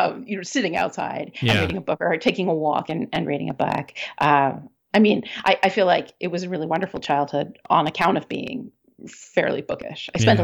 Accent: Maryland, United States; Yeah, I mean, for sure. I was always reading a book. I am still always reading a book. I'm still that kid.

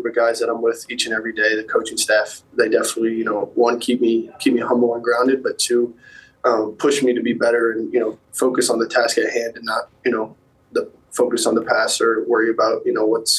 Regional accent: St. Louis, Missouri, United States; I'd say St. Louis do well just for my hometown

